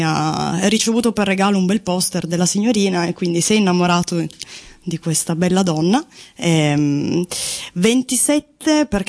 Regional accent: Turin, Piedmont, Italy; moved away; noi siamo di Torino, scappati tra virgolette per alcune ragioni di lavoro

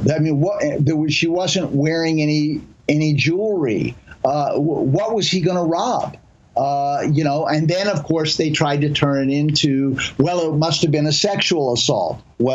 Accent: Washington, District of Columbia, United States; And, you know, given the fact that I grew up in Washington, you know, I can't get anyone in Washington to even review the book.

